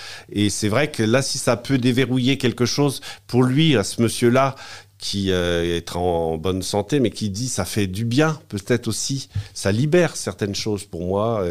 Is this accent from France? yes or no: yes; Vieil-Baugé, Pays de la Loire, France; born there; also born or lived in Paris region; je suis né à Vieille-Baugé, donc c'est dans le Maine-et-Loire, c'est un petit village. J'ai vécu 30 ans en région parisienne, et je suis revenu parce que j'ai été muté ici au Lude, et en fait, je suis revenu par ici parce qu'en fait, j'adore mes racines.